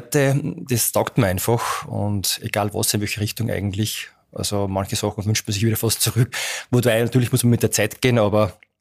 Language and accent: German; Steinbach-Mattersee, Salzburg, Austria; also born or lived in Vienna / Linz; ich bin in Steinbach-Mattersee schon aufgewachsen, also ich bin da zu Hause und ich war zwischendrin beruflich auch einmal einige Jahre in Wien und in Linz.